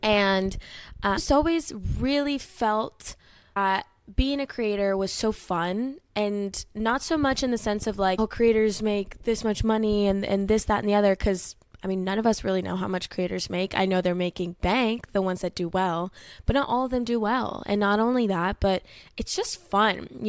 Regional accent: Florida, United States; I grew up in South Florida.

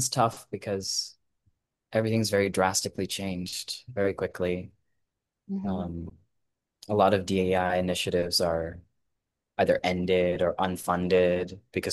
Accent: Winnipeg, Manitoba, Canada; now in Montreal, Canada; I grew up in Winnipeg. If I was still living in Winnipeg, it was a little different.

